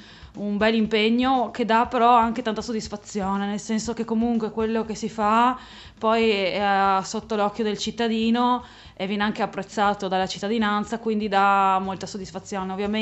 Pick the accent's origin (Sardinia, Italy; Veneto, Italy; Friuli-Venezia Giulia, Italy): Friuli-Venezia Giulia, Italy; Trieste; sono triestina, nata a Trieste